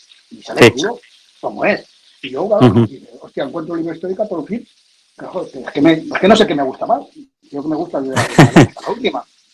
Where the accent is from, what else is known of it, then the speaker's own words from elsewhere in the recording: Spain; Lo bueno para mí es el español, porque claro, soy español.